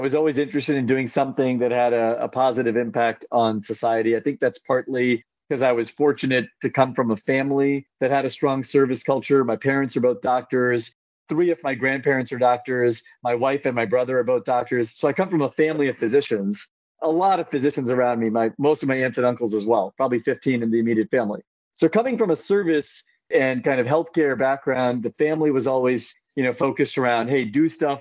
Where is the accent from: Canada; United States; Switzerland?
United States; California; I grew up in Central California.